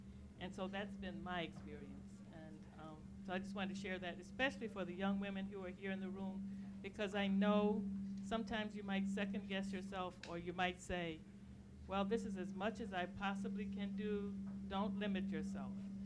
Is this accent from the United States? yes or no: yes; Louisiana, United States; A lot of you know I grew up in Louisiana, and I tell the story all the time that even though Brown versus Board of Education passed in 1954, unfortunately the town I grew up in didn't hear about it until 1969.